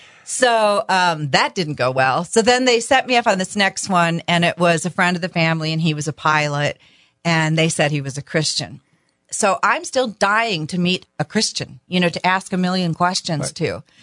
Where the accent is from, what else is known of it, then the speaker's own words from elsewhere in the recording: Ludington, Michigan, United States; I can remember in my hometown of Ludington